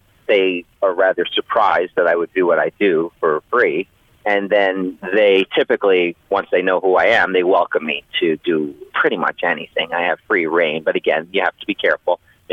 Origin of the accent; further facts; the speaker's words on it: New York, United States; I am originally from New York, so I think I can pull this off.